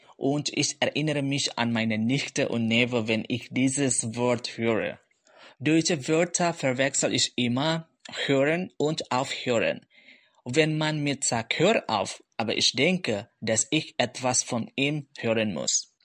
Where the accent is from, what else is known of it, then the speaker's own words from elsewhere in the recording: North Sulawesi, Indonesia; German is a second language; now in Germany; Ich komme aus Indonesien, aus Nordsulawesi. Heute wohne ich in Mecklenburg-Vorpommern